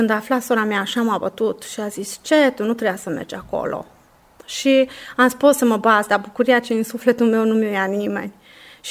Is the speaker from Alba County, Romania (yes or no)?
yes; Alba Iulia, Alba County, Romania; also born or lived in Cugir; Sunt din Alba Iulia, născută în Cugir și am 38 de ani.